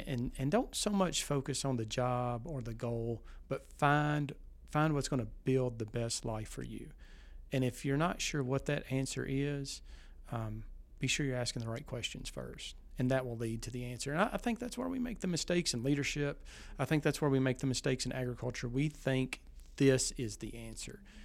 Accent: Kentucky, United States; now in Wyoming, United States; So I'm from Western Kentucky. I'm living in central Wyoming right now

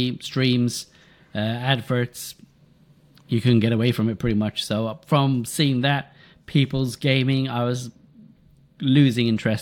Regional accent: Ireland; With the truth, I can say that because I'm Irish.

